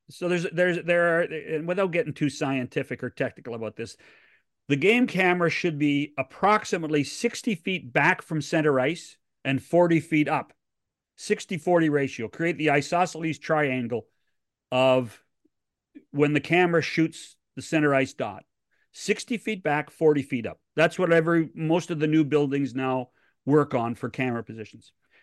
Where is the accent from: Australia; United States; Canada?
Canada; And as a Canadian, I'm saying, who's going to play goal for us?